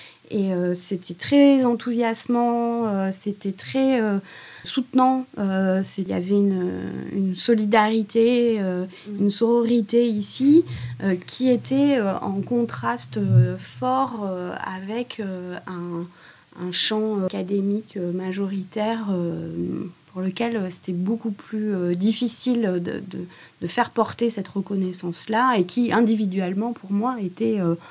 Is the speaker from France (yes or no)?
yes; France; En tout cas en France, parce que moi je suis française